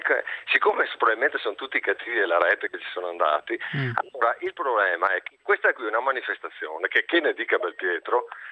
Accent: Padua, Veneto, Italy; Perché sono da Padova, il costo del treno.

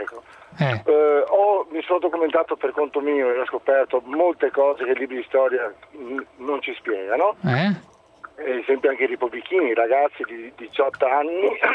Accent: Friuli-Venezia Giulia, Italy; now in Jesolo, Italy; io sono di origine friulana, abito a Jesolo da tanti anni, ma sono un friulano, lavoro in Friuli

